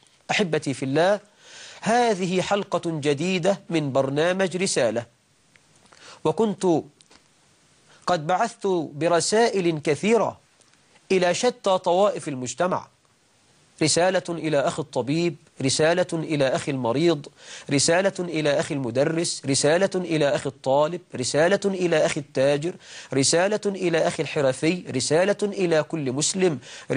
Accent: Egypt; والله أسأل أن يجعل بلدنا مصر آمنة مطمئنة

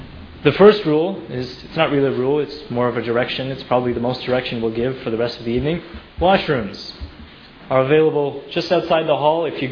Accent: Toronto, Ontario, Canada; I am a practicing member of the Islamic faith. I'm also from Toronto, Canada

